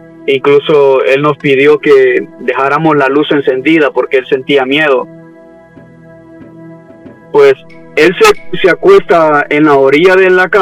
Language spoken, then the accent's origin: Spanish; Honduras; moved away; cuando aún estaba en mi país, en Honduras.